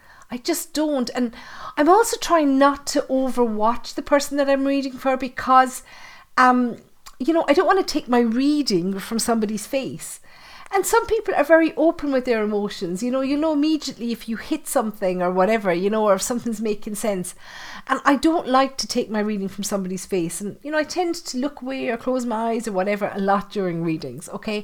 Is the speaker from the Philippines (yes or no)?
no; Ireland; You know, and I'm Irish and I know that Irish people on the whole aren't as open as American people to being approached.